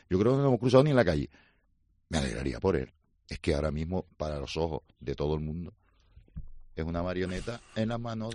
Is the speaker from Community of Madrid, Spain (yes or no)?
no; Canary Islands, Spain; Como tinerfeño.